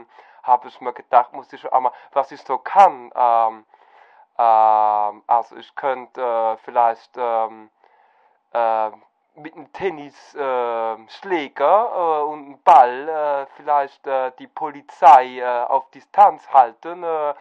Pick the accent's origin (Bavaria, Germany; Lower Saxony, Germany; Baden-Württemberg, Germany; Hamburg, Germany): Baden-Württemberg, Germany; Und ich komme doch auch aus der Nähe von Philippsburg und ist dann nicht weit weg nach Leimen.